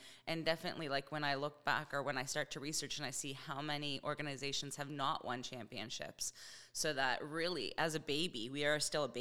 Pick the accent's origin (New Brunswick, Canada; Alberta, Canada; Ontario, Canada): Ontario, Canada; Toronto; I grew up in Toronto, so everybody's a Raptors fan.